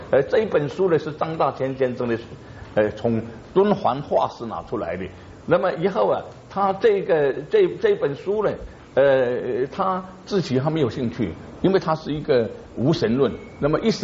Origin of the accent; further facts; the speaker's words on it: Singapore; 因为从前我小的时候在新加坡，我们就认为说你可以写一封信